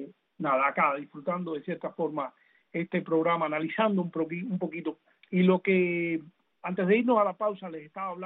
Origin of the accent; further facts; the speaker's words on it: Cuba; moved away; y yo me fui de Cuba en el año 94 y todavía aquello estaba